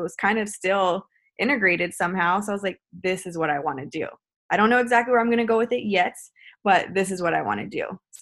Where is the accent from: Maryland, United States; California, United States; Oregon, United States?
California, United States; Whittier; I am from Whittier, California. It's a small little town.